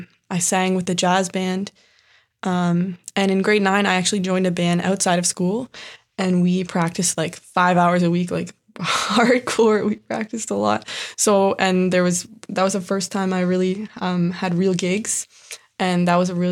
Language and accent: English; Kingston, Ontario, Canada; Yeah, so as I said, I'm from Kingston. I grew up here.